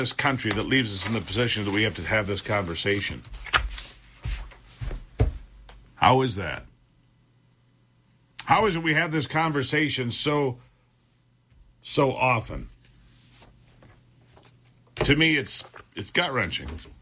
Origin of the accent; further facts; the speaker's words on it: Michigan, United States; I mean, when we were younger, and I grew up in Michigan, this time of the year, people would often have guns at school